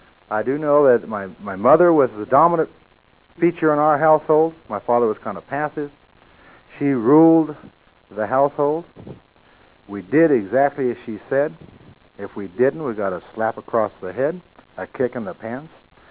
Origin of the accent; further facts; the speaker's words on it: Las Vegas, New Mexico, United States; I come from Las Vegas, New Mexico, not Las Vegas, Nevada, where all the lights are and all the excitement is, but Las Vegas, New Mexico, where we have dirt streets, we had a dirt floor